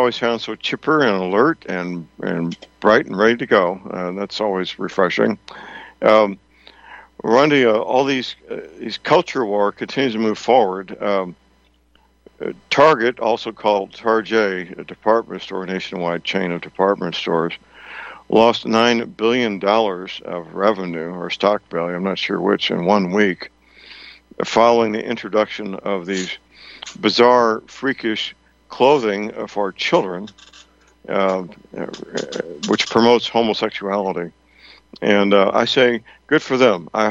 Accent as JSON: {"language": "English", "town": "St. Louis", "region": "Missouri", "country": "United States", "tie": "born or raised there", "said": "Well, Anheuser-Busch, which is based out of my hometown, St. Louis, is now called Transheuser-Busch."}